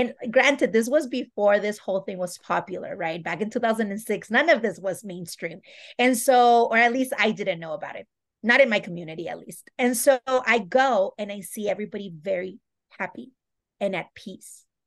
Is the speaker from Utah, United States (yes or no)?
yes; Utah, United States; but I was used to because I grew up in Utah. So I was comfortable in that scenario.